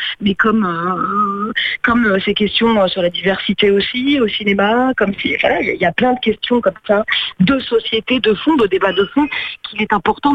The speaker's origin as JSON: {"language": "French", "region": "Corsica", "country": "France", "said": "moi, je suis corse"}